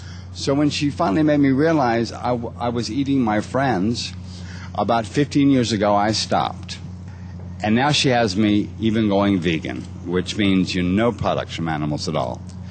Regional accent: the South, United States; I was raised in the South, where we eat everything that breathes.

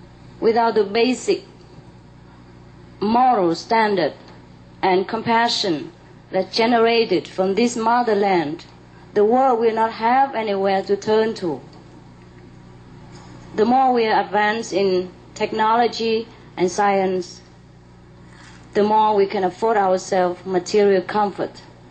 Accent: United Kingdom; I did not know, as a British, I need a visa for India.

